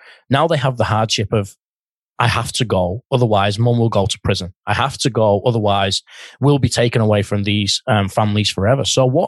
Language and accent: English; St Helens, North West England, United Kingdom; moved away as an adult; I'm from England originally, from a very small working class town, St. Helens in England, in the Northwest near Liverpool. And I was traded and I came here at 21 years old.